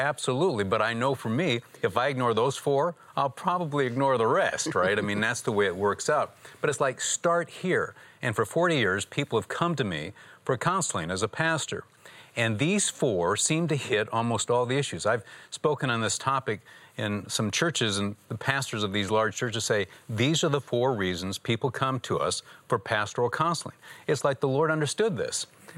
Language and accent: English; Michigan, United States; I was just playing on your Texas boots. I'm from Michigan.